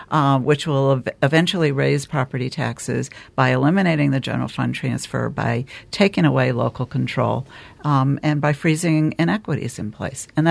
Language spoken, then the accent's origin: English; Calais, Vermont, United States; my hometown of Calais is in a very difficult position in terms of the Act 46 process